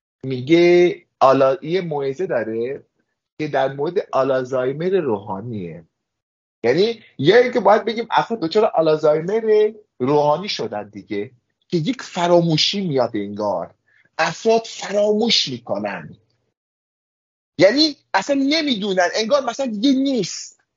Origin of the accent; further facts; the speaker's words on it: Iran; خوشبختانه ما ایرانی هستیم